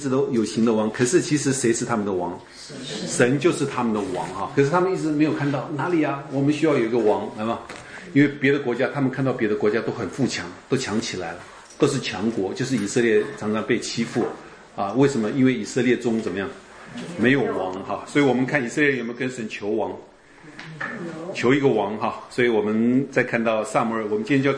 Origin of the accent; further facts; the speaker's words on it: China; 我们中国人人多不多？土地大不大？